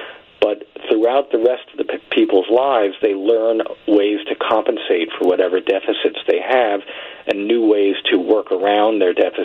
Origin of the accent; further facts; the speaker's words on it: New York City, New York, United States; I grew up in New York City.